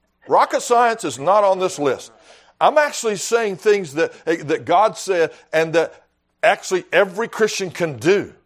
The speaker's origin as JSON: {"language": "English", "region": "Texas", "country": "United States", "said": "Now, here's my point. I'm not that tough. I'm from West Texas."}